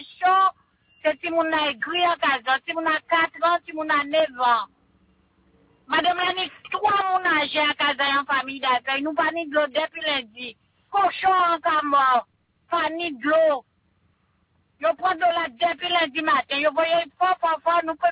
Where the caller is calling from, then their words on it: Le Moule, Guadeloupe; Je vous appelle parce qu'on est en détresse sous le moule.